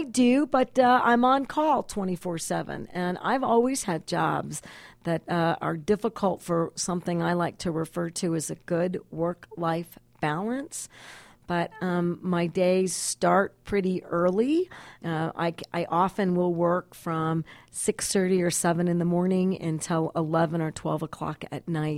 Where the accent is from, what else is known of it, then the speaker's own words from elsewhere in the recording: Santa Fe, New Mexico, United States; Even though I grew up in Santa Fe, it's on 32 acres, just in an area I still refer to as North Hill